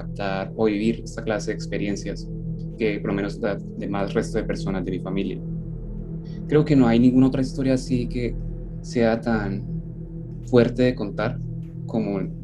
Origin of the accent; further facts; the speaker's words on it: Barrancabermeja, Santander, Colombia; yo nací en Barranca Bermeja, Santander, un pueblo que está creciendo, no muy lejos de aquí de Bucaramanga, donde estamos en este momento. Y viví ahí casi toda mi vida, hasta los 16 años, que decidí mudarme junto a mi familia a la ciudad de Bucaramanga